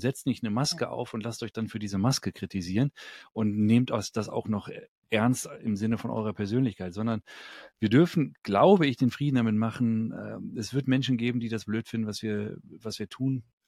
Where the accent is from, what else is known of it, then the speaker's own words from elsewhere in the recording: Düsseldorf, North Rhine-Westphalia, Germany; born there; ich bin ja Düsseldorfer gebürtig und da ist mein Herz ja doch noch sehr heimatverbunden mit Gevatter Rhein.